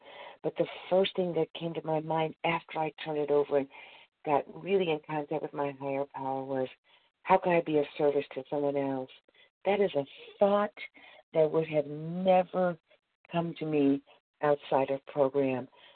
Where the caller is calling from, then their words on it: Missouri, United States; I'm calling from Missouri.